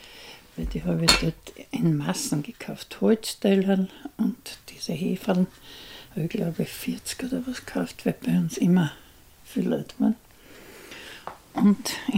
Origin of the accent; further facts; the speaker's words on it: Mautern, Lower Austria, Austria; also born or lived in Wachau; Ich bin in der Wachau geboren, also in Mautern aufgewachsen. Und ich liebe die Donau.